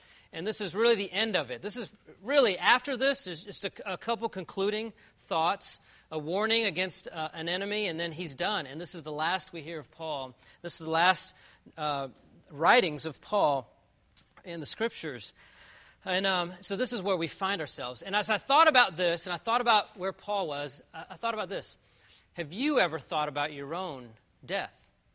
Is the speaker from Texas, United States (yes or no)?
yes; Houston, Texas, United States; moved away; also born or lived in Greenville, United States; I grew up in Houston, Texas, 1988. Yeah. Wow, it was a good year for y'all, huh? 1988, my family moved to Greenville, South Carolina.